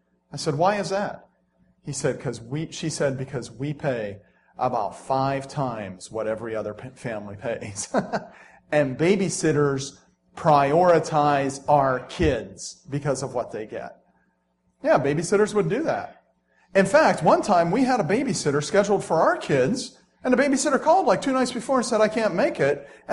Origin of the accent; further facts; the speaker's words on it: Brookville, United States; He knew that I was from Brookville